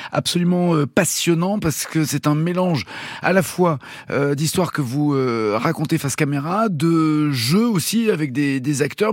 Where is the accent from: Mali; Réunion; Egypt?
Egypt; moved away; Le peu que j'ai grandi, c'était en Égypte